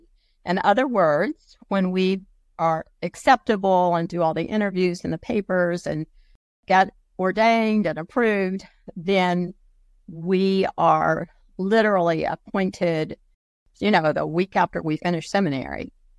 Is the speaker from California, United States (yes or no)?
no; Knoxville, Tennessee, United States; I was raised in Knoxville, Tennessee. That's East Tennessee to you, the mountainous region of the state.